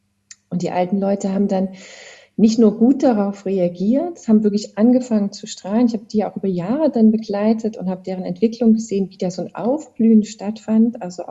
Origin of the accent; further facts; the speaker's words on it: Chemnitz, Saxony, Germany; Ich habe Abitur gemacht in Chemnitz. Du sagtest, das ist meine Heimatstadt.